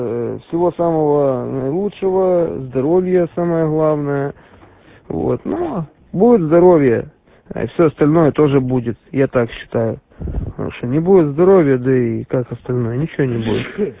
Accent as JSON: {"language": "Russian", "town": "Odesa", "region": "Odesa Oblast", "country": "Ukraine", "tie": "born or raised there", "said": "так получилось, что я тут родился в Одессе. Вот, и здесь живу. А работаю я немножко не в Одессе."}